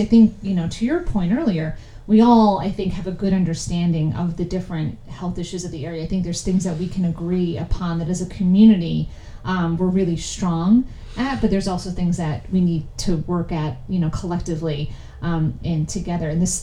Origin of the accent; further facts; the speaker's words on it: New York, United States; moved away as an adult; I'm from New York originally, and I came to Pennsylvania to go to school down in York County